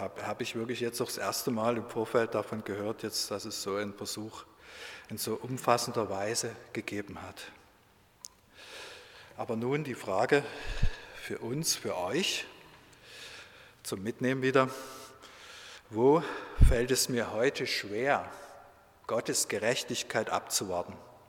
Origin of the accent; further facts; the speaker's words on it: Germany; kann ich als Deutscher da nur sagen